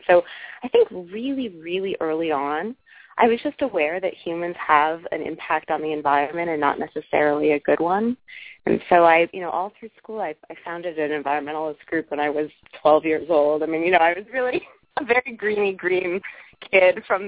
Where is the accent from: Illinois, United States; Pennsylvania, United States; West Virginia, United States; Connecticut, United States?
Connecticut, United States; New Haven; I mean, I grew up in Connecticut on the ocean.